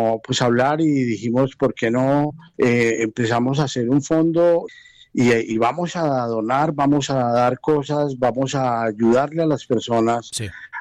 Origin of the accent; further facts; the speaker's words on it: Bogotá, Colombia; now in Pereira, Colombia; yo soy de Bogotá y me radiqué aquí en Pereira, llevo ya 2 años y medio